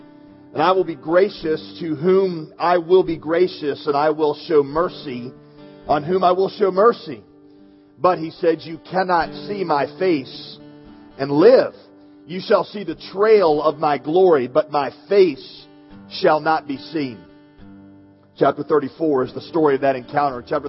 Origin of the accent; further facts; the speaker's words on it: Southern United States, United States; Now listen, I am a Southerner. I love the South. I know the South is not a direction, it's a way of life. I am one of us.